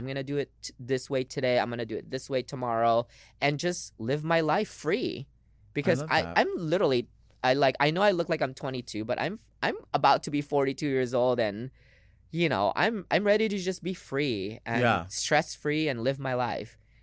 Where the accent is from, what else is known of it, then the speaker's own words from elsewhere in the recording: Philippines; moved away; I often say, like, the wrong things, and then I'll blame it for being Filipino.